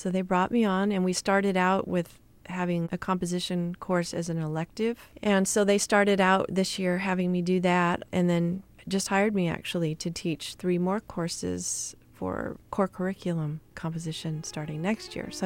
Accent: California, United States; I'm from California originally. I went to San Jose State, got a jazz degree there back in the 80s

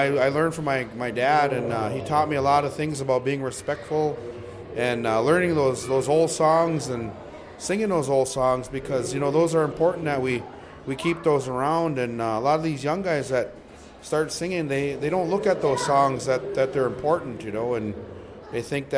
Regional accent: Callaway, Minnesota, United States; I'm from Callaway, Minnesota

